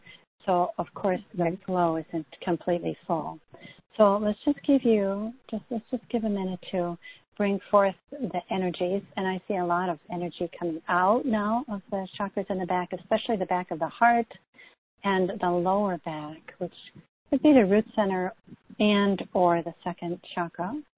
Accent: Chicago, Illinois, United States; now in New Mexico, United States; you're a fellow New Mexican, and I am originally from the Chicago area, so very funny.

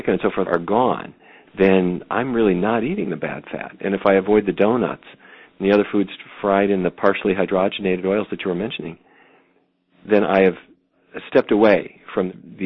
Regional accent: Fargo, North Dakota, United States; You know, I grew up in Fargo, North Dakota. We ate meat all the time. My extended family raised cattle.

